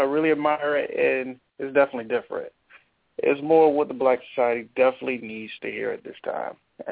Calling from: Florida, United States; I'm calling out of Florida.

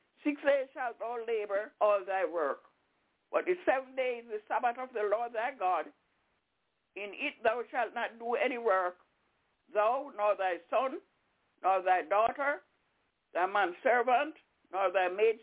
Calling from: Albany, New York, United States; I'm calling from Albany, New York.

